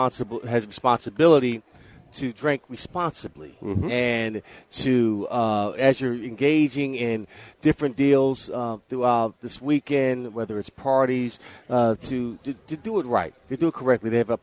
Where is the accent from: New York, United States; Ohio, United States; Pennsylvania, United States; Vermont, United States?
Pennsylvania, United States; Philadelphia; I'm from Philly. I'm really I live in Delaware.